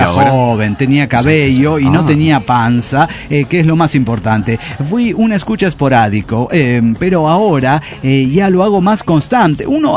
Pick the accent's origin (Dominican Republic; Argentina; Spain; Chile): Argentina; Santa Rosa, La Pampa; de Santa Rosa, la Pampa, el centro de Argentina, che.